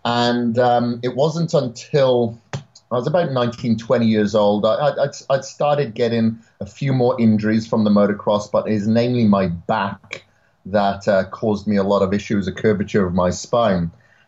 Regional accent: Wales, United Kingdom; moved away as an adult; I'm from Wales originally, born and bred there on a farm up until my 20s, basically.

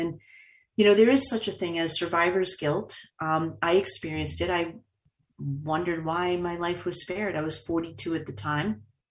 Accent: Boston, Massachusetts, United States; I told you I've been born and raised in Boston, right? We drive crazy.

